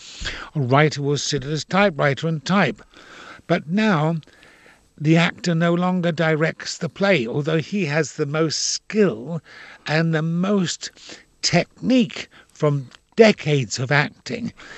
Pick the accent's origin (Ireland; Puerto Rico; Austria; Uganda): Ireland; Dublin, Leinster; accent: Dublin; also born or lived in London, United Kingdom; You know, because of the bombs dropping in London, and a lot of kids were sent over to Dublin. And that's where I got my Dublin accent.